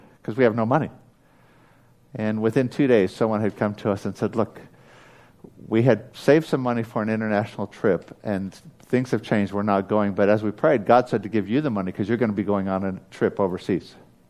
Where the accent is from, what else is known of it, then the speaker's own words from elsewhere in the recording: United States; now in Australia; I'm an American living in Australia.